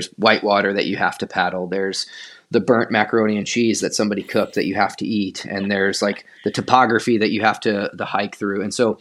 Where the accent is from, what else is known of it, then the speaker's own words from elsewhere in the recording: Midwest, United States; I grew up in the Midwest. I was an avid like track runner, cross-country runner, soccer, rugby, racquetball.